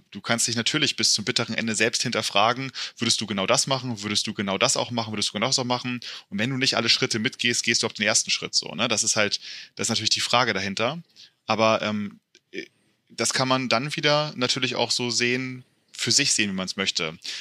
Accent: Hamburg, Germany; also ich komme aus Hamburg ursprünglich

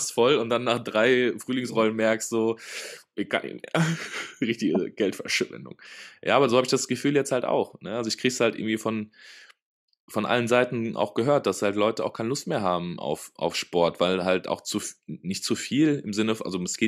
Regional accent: Aachen, North Rhine-Westphalia, Germany; das ist halt zum Beispiel jetzt als Aachener, wenn du jetzt über die Grenze fährst

